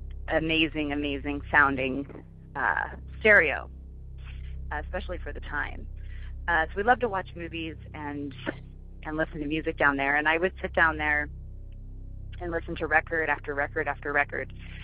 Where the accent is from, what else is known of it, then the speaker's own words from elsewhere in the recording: Idaho Falls, Idaho, United States; I have a story from when I was growing up in Idaho Falls, Idaho.